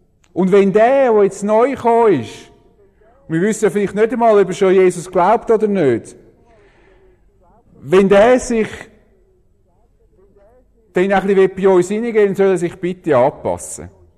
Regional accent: Switzerland; Da habe ich gedacht, wie ich als Schweizer denke.

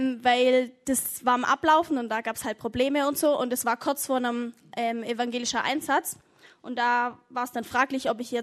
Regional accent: Brazil; now in Germany; ich bin ja in Brasilien aufgewachsen als Missionarskind

